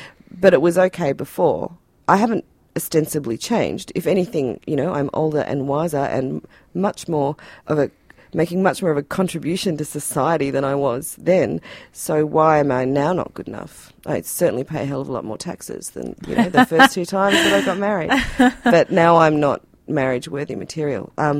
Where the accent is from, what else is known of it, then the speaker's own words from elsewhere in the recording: Tasmania, Australia; I wasn't from a country town. I'm from Tassie. But okay. Yeah, I was from a small place.